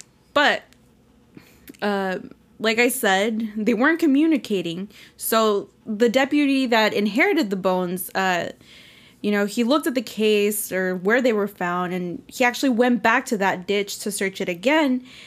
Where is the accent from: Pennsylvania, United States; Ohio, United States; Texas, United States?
Texas, United States; Houston; somewhere, and they asked me where I'm from, I'm like, I'm from Houston.